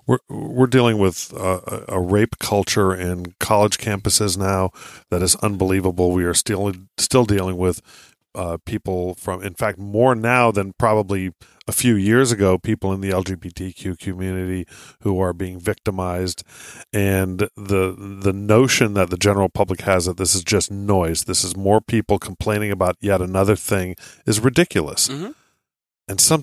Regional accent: Iowa, United States; My home state. I was born there.

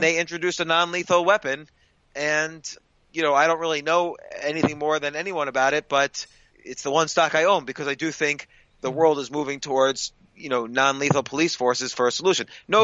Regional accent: New York City, New York, United States; in New York City. I'm a New Yorker. I'm right across the street from my bar. I'm here with the gang.

